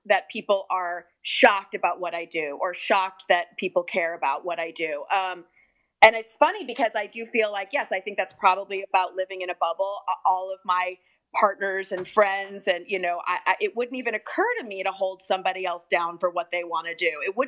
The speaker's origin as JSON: {"language": "English", "region": "Midwest", "country": "United States", "tie": "born or raised there", "said": "I mean, I grew up in the Midwest, so, like, I guess I did."}